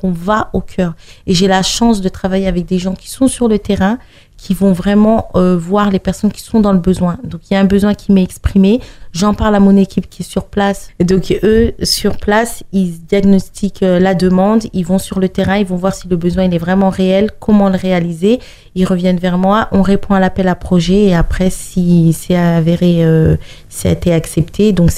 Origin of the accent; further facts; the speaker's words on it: Senegal; c'est le Sénégal, c'est d'où je viens, je suis sénégalaise